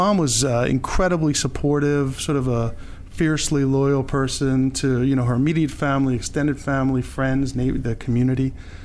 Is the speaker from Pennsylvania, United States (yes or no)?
yes; Philadelphia, Pennsylvania, United States; also born or lived in Baltimore; I was born in Baltimore, and then we moved to the Philadelphia area.